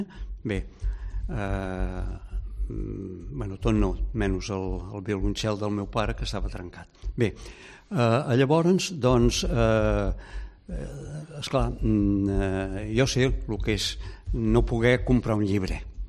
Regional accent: Reus, Catalonia, Spain; moved away as an adult; jo sóc fill de Reus

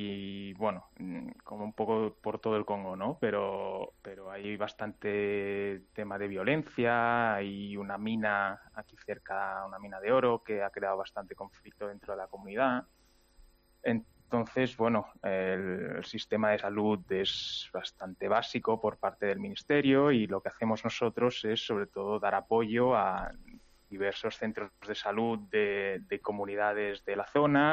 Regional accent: Palma, Balearic Islands, Spain; Yo soy de Mallorca, Palma. De Palma de Mallorca.

